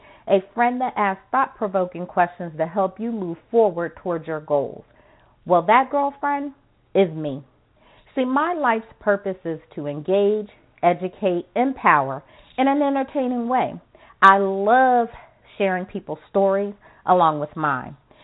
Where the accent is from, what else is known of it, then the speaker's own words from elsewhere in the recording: New Jersey, United States; I'm that girl from Jersey who likes helping people.